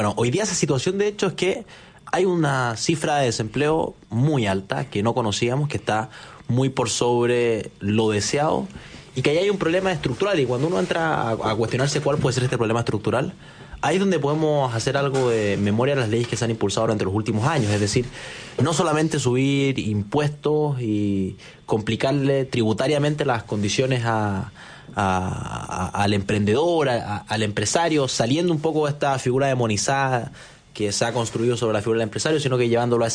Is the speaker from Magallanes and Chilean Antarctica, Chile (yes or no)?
no; Araucanía, Chile; Yo que soy de la Araucanía